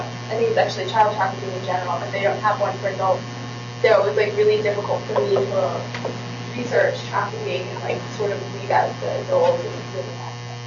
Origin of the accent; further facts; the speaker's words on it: United States; And also as an American going to Cameron, I argue a lot of the cases.